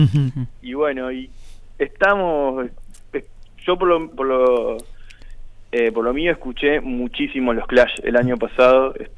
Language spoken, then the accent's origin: Spanish; Argentina; somos los argentinos.